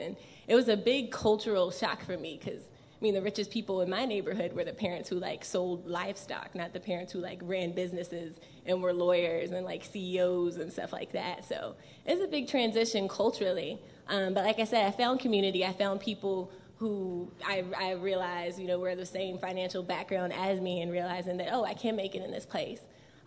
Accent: Amherst, Virginia, United States; So like Dean Lewis said, I'm from Amherst, Virginia. Does anyone know where Amherst is? Okay, you get 10 points in the back. It's very small, super small.

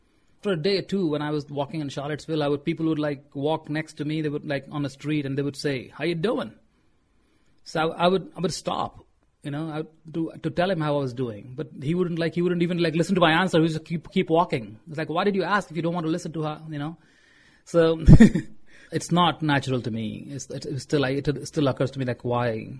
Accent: India; moved away as an adult; I said, "I'm fine, but, you know, I just got here from India. I'm just arrived from India."

